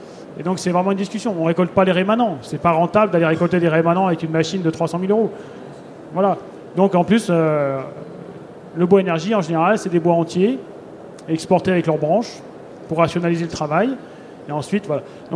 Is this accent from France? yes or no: yes; Auvergne-Rhône-Alpes, France; Et là, chez nous, en Ardèche, on a énormément de petites parcelles. C'est très morcelé, c'est très accidenté.